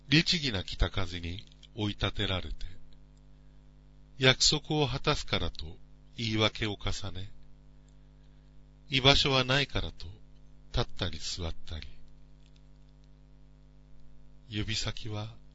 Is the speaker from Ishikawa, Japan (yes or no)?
no; Tokyo, Japan; ちょうど高度成長期に子供の頃を過ごしていて、近所に住んでいた子たちっていうのがよそから引っ越してきた子ばっかり、まあ、東京の住宅街だったんです。